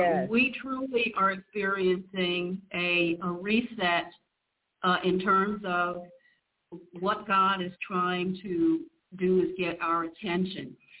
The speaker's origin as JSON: {"language": "English", "region": "New York", "country": "United States", "tie": "born there", "said": "Well, I was born in New York. I'm very well familiar with the with the basement apartments."}